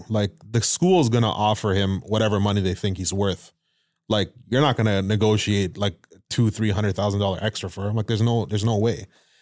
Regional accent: Ontario, Canada; And I'm from Ontario. I coach Team Ontario.

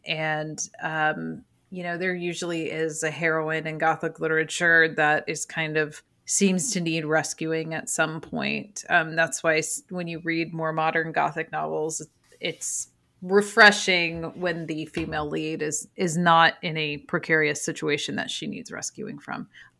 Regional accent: Midwest, United States; I grew up in the Midwest, so big bodies of water are always kind of like

